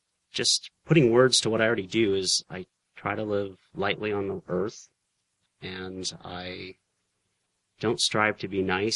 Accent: Tri-Cities, Washington, United States; Growing up in the Tri-Cities, it's pro-nuke, but...

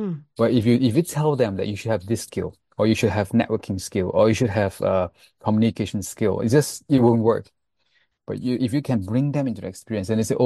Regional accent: Singapore; because I was actually from Singapore, Malaysia, and I graduated from Singapore, and I came out here looking for a job.

